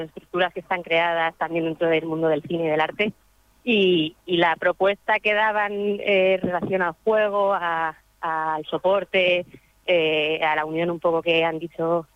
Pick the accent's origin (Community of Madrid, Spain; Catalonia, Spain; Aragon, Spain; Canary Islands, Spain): Community of Madrid, Spain; Madrid; yo soy de Madrid